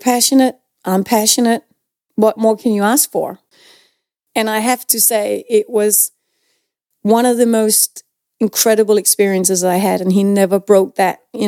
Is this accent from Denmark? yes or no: yes; Denmark; English is a second language; I'm a Dane from Denmark in Scandinavia, but I know about theater